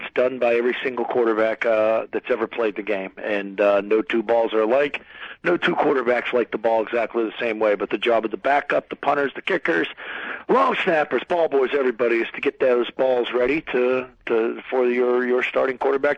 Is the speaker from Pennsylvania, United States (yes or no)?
yes; Pittsburgh, Pennsylvania, United States; I was a kid. I grew up in Pittsburgh. Went to watch Terry at camp